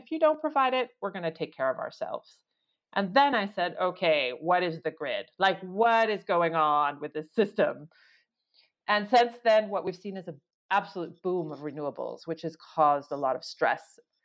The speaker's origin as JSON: {"language": "English", "region": "Oregon", "country": "United States", "tie": "born or raised there", "said": "I grew up in Oregon, rural Oregon, which has the second most outage minutes of any state in the country."}